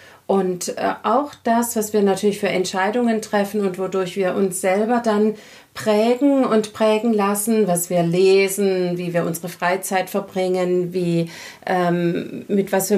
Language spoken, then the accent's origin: German; Baden-Württemberg, Germany; accent: Swabian; danke, dass ihr uns unseren schwäbischen Akzent nicht übel nehmt.